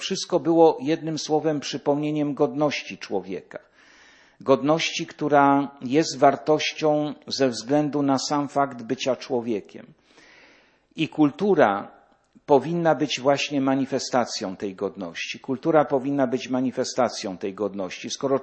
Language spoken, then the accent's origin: Polish; Jelenia Góra, Lower Silesian Voivodeship, Poland; Jechałem w jakąś noc fatalną z rodzinnej Jeleniej Góry do Poznania